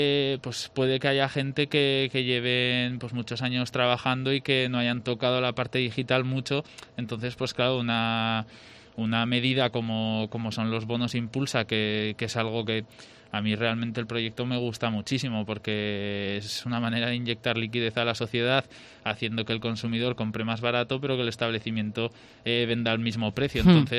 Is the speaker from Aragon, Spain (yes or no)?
yes; Jaca, Aragon, Spain; also born or lived in France; soy de Jaca, llevo toda la vida aquí. Aunque, pues bueno, he estado entre los años que estuve jugando en Francia profesionalmente